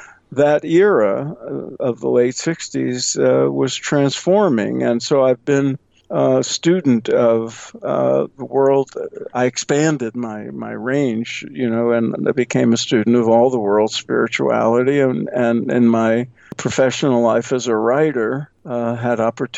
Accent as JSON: {"language": "English", "town": "Brooklyn", "region": "New York", "country": "United States", "tie": "born or raised there", "said": "Well, as you suggested, I was born and raised in Brooklyn, like you, before it was hip and fashionable"}